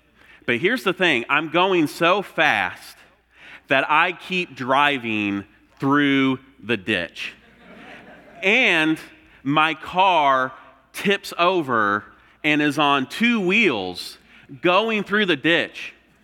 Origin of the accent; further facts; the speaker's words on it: Indiana, United States; So from Indiana, grew up in rural Indiana, and so I can remember when I got my license, and my mom would let me drive around town